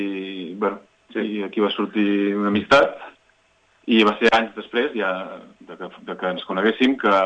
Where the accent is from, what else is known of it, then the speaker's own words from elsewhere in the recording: Sabadell, Catalonia, Spain; jo sóc de Sabadell